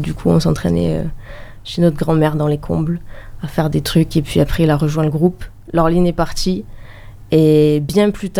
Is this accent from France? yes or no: yes; Marseille, Provence-Alpes-Côte d'Azur, France; On est de Marseille